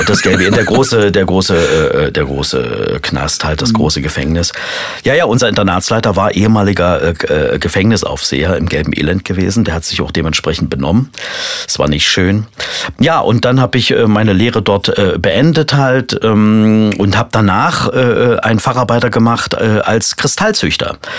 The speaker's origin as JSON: {"language": "German", "town": "Potsdam", "region": "Brandenburg", "country": "Germany", "tie": "born or raised there", "said": "Und dann kam ich in der 10. Klasse wieder zurück in die DDR, nach Potsdam, in meine Heimat."}